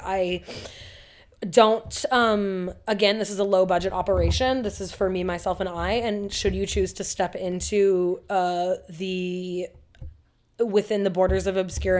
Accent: Portland, United States; I'm not from like a landscape like this, right? Like growing up in Portland, we didn't have the bougainvillea, we didn't have jacarandas

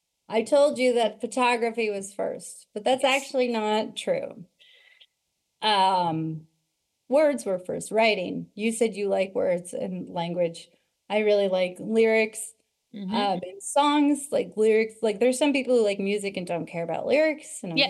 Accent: Oakland, California, United States; growing up in Oakland, California in the 90s

